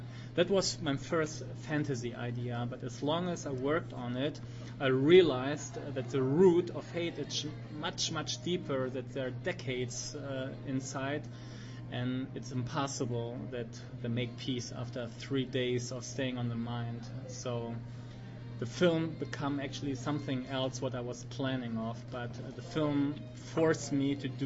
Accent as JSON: {"language": "English", "country": "Germany", "said": "I am from Germany"}